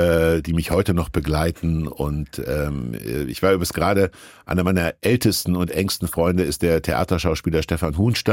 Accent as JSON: {"language": "German", "town": "Kassel", "region": "Hesse", "country": "Germany", "tie": "born there", "said": "Und nun gibt es aber auch Menschen aus meiner Geburtsstadt Kassel"}